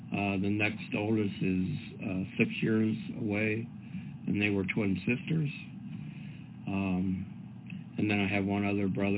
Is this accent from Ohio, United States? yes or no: yes; Stow, Ohio, United States; also born or lived in Akron; I was born in Akron, Ohio, and that's where I still live. I grew up in Stowe, which isn't too far from Akron. A bit more in the country.